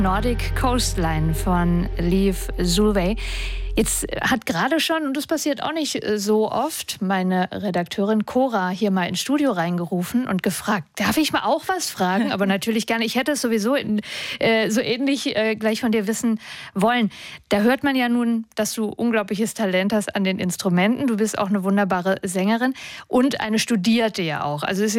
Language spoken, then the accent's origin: German; Baden-Württemberg, Germany; wir kommen aus dem Süden von Deutschland, da gibt es den Schwarzwald.